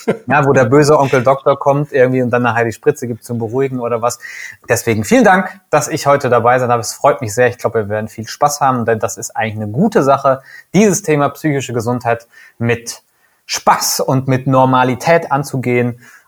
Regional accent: Siegen, North Rhine-Westphalia, Germany; now in Cologne, Germany; Ich lebe und arbeite in der Domstadt, komme aus Südwestfalen, aus Siegen ursprünglich.

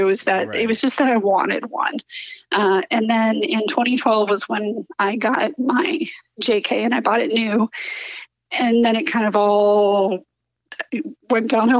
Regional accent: Houston, Texas, United States; I am from Houston, Texas, but I live in Southern Maryland. I guess you could say DC metro area, but not really.

